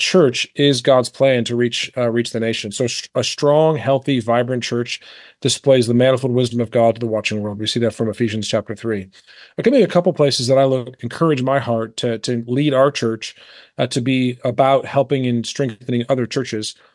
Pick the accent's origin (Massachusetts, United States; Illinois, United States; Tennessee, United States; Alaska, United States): Illinois, United States; I grew up outside Chicago, and I watched as a kid 120 WGN